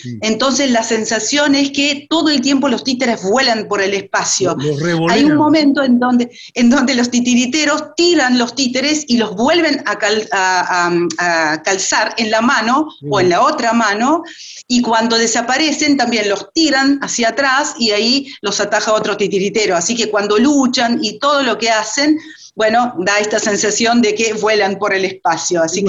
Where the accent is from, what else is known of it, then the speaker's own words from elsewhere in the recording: Bulgaria; Spanish is a second language; now in Argentina; sí, yo soy búlgara y vine acá hace 30 años, así que hace bastante tiempo estoy acá